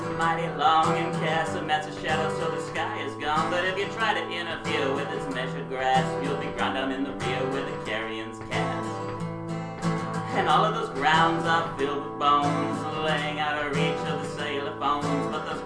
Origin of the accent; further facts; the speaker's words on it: Minneapolis, Minnesota, United States; moved away as an adult; And I was originally from Minnesota and moved here about a month and a half ago.